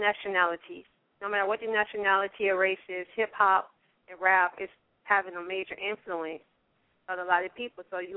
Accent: Atlanta, Georgia, United States; Atlanta, Georgia.

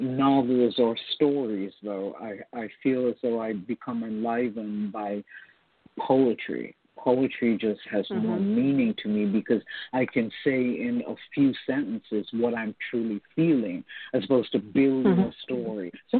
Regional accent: Jamaica; Growing up in Jamaica, it was very strict. I went to church, I went to school, I went home.

